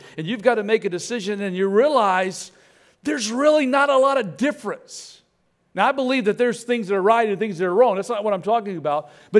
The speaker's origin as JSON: {"language": "English", "town": "Lafayette", "region": "Louisiana", "country": "United States", "tie": "born or raised there", "said": "growing up in Lafayette, Louisiana, too Christian to be in that most popular crowd."}